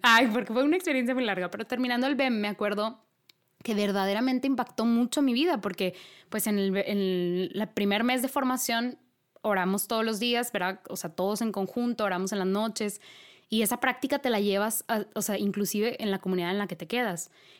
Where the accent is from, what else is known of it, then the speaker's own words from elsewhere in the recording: Monterrey, Nuevo León, Mexico; y yo, originaria de aquí de Monterrey, me fui a servir a Acapulco.